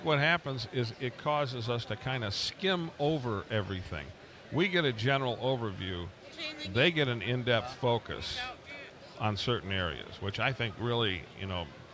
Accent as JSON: {"language": "English", "town": "Detroit", "region": "Michigan", "country": "United States", "tie": "born or raised there", "said": "there was a citizens band community when I was growing up in the Detroit area"}